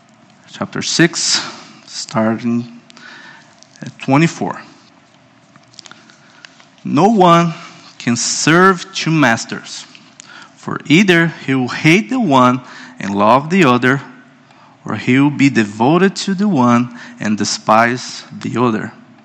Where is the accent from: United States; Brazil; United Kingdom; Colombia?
Brazil; Recently, a research pointed out that Brazil, my home country, has the most anxious population in the world, according to the World Health Organization. I was shocked by that. That means that I come from a country and a culture that is sunk in anxiety.